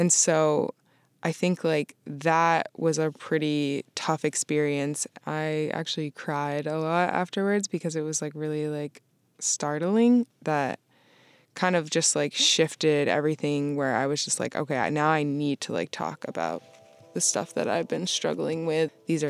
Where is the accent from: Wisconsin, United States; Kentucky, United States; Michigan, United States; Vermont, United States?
Vermont, United States; I was raised in Vermont.